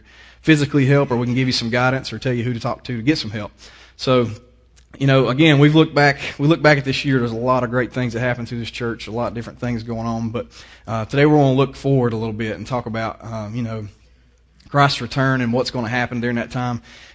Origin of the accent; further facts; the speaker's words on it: Virginia, United States; accent: country; I'm from Freeze, so I got a little bit of a country accent going on. So I'm trying to slow down and remember that not everybody here is from Southwest Virginia